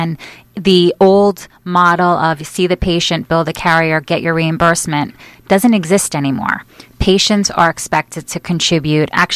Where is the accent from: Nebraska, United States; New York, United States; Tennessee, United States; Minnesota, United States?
New York, United States; Long Island; I grew up here on Long Island, actually, on the South Shore.